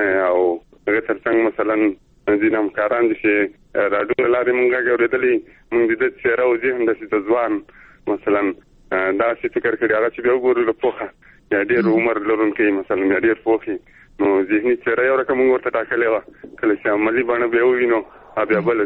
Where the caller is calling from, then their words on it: Zabul, Afghanistan; مده زابل غل